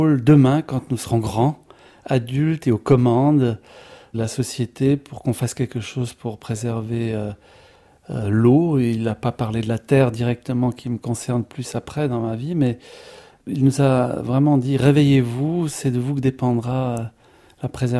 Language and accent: French; Grand Est, France; Alors moi j'ai grandi en Lorraine, en Moselle, à côté du plateau lorrain